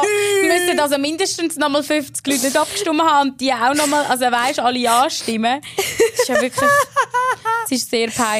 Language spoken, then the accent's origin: German; Aargau, Switzerland; ja, die Aargauer, die finden uns schon gut, wir sind ja auch Aargauer.